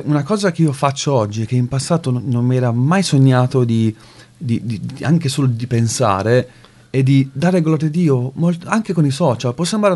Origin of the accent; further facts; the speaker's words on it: Foggia, Apulia, Italy; quelli che erano, sono di Foggia come me